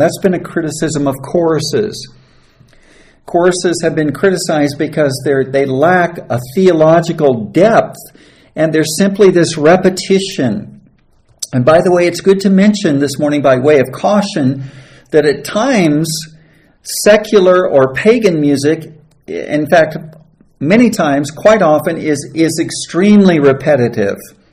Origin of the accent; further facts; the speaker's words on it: United States; now in Uganda; You of course know that I'm an American. I've been in Uganda for quite some time